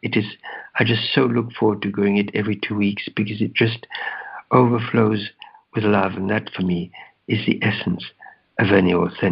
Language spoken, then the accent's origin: English; England, United Kingdom; I grew up in England during the war